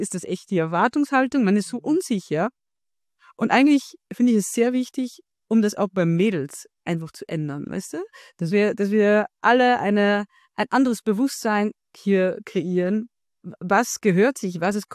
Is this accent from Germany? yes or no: no; Austria; Ich habe heute auch drüber nachgedacht, ich komme aus Österreich, ob es da irgendwie Kulturunterschiede gibt mit den Niederlanden.